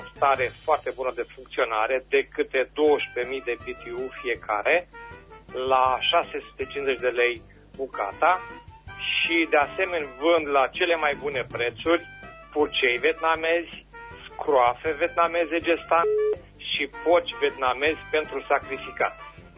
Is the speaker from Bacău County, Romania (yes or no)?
no; Berzovia, Caraș-Severin, Romania; din Berzovia